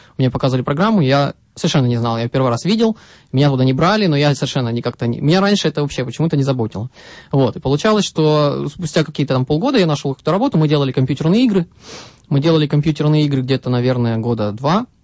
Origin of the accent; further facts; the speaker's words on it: Zeya, Amur Oblast, Russia; also born or lived in Ufa; now in Novosibirsk, Russia; Родился я под Уфой где-то, да, потом учился в детском саду и учился в садике в обычной школе на Дальнем Востоке, потом приехал в Новосибирск.